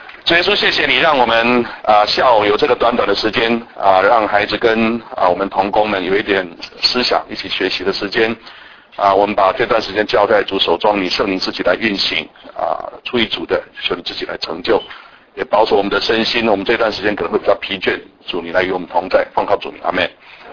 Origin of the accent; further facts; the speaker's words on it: Taipei, Taiwan; moved away as an adult; now in Los Angeles, United States; 我从小在一个台北市长老教会牧师的家庭长大，然后是在25岁哈出国。1985年来美国